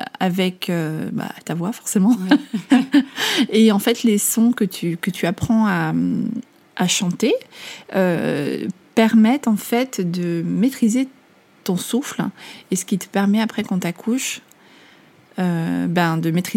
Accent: Amsterdam, North Holland, Netherlands; En fait, j'ai grandi à Amsterdam. Ouais. Mes parents sont français, mais ma maman était mariée avec un Néerlandais.

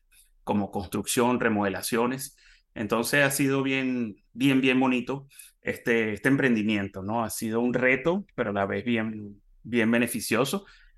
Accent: Venezuela; Cuando yo vengo de Venezuela, en Venezuela, sí, uno iba a la piscina del club

